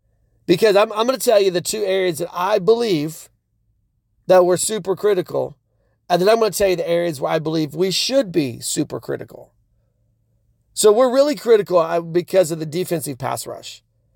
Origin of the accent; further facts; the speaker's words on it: Oklahoma, United States; I'm from Oklahoma, so I can say barking up the wrong tree because that's what we do here.